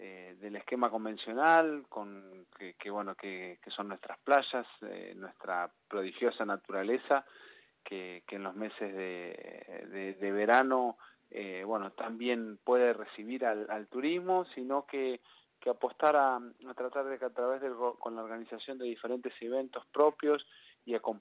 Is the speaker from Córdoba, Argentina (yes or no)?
no; Necochea, Buenos Aires Province, Argentina; born there; Yo nací en Necochea, sí.